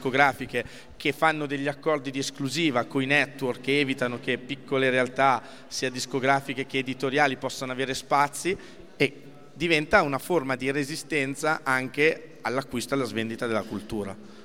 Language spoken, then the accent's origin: Italian; Lombardy, Italy; Io ripeto, sono cresciuto in provincia di Varese, quindi a 120 km da Brescia.